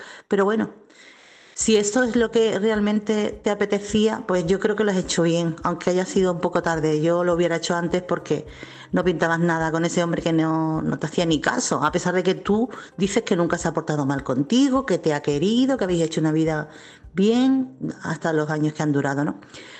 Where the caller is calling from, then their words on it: Chiclana de la Frontera, Andalusia, Spain; corresponsal de Chiclana.